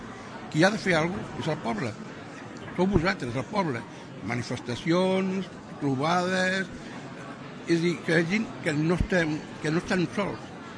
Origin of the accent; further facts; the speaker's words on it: Badalona, Catalonia, Spain; estic molt content i molt orgullós d'estar aquí a Tiana, perquè jo a Tiana ja la coneixia, perquè jo soc fill de Badalona.